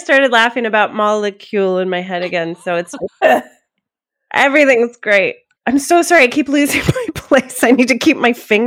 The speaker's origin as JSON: {"language": "English", "region": "Pennsylvania", "country": "United States", "tie": "born or raised there", "said": "So I grew up in Pennsylvania, and it has one of the strictest alcohol sales laws."}